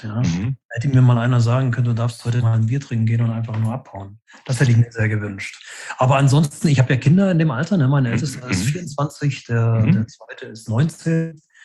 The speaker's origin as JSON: {"language": "German", "town": "Leipzig", "region": "Saxony", "country": "Germany", "said": "Also ich komme aus der Leipziger Gegend oder aus Leipzig. Mhm. Das ist eine Gegend, die sehr protestantisch, lutheranisch geprägt ist."}